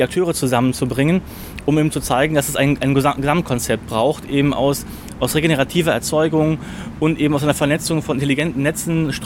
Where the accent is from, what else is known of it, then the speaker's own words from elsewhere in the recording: North Rhine-Westphalia, Germany; ich komme aus NRW, dann gibt es bei mir vor Ort eine Genossenschaft zum Beispiel